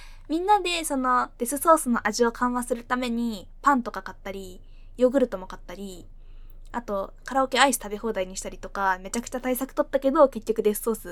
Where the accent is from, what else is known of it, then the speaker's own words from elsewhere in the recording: Fukuoka, Japan; accent: Hakata dialect; 年齢19歳の現役大学2年生です。出身地は福岡県です。